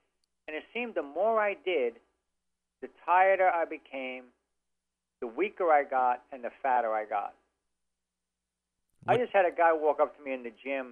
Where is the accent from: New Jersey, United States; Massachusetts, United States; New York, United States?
New York, United States; Brooklyn; I was born and raised in Brooklyn, so I was always picked last for any teams, you know.